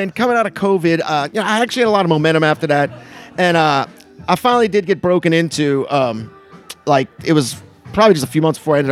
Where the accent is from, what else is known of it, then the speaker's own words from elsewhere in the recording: New Orleans, Louisiana, United States; And of course, you know, growing up in New Orleans, well, we know daiquiri is something else, right?